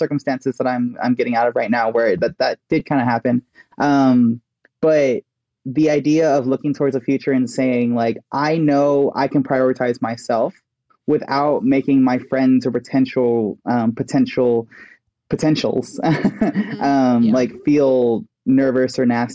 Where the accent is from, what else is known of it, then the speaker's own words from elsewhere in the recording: Texas, United States; And like I grew up in Texas.